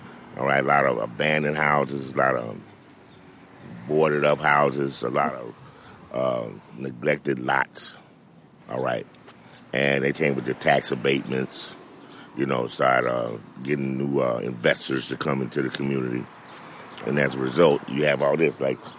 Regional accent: Little Rock, Arkansas, United States; born there; I was born in Little Rock, Arkansas. Okay, I saw the KKK march, all right?

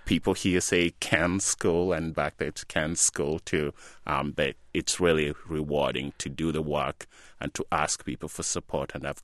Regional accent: Nairobi, Kenya; Actually, I grew up in Kibera, and we joke about it. The people in Kibera, we call ourselves chokoras, which means scavengers. We are left to scavenge whatever we can get in Nairobi

